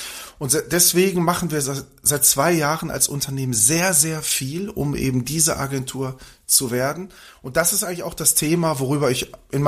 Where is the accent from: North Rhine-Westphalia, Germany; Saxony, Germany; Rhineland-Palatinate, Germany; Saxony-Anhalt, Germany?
North Rhine-Westphalia, Germany; accent: Ruhr; ich bin 53 Jahre alt, ich bin ein Kind des Ruhrgebiets, wie der ein oder andere wahrscheinlich auch hören kann.